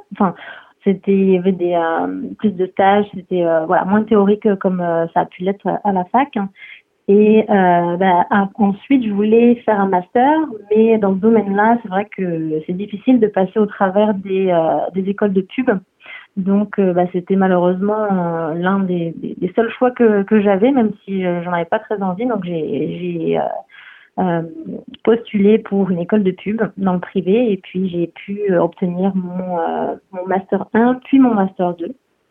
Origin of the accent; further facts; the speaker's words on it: Centre-Val de Loire, France; Oui, alors j'ai grandi en Touraine. Je ne sais pas si tu connais cette région de France. Ça se situe plutôt dans le centre, mais centre-ouest un petit peu. Donc c'est la fameuse région aussi des châteaux de la Loire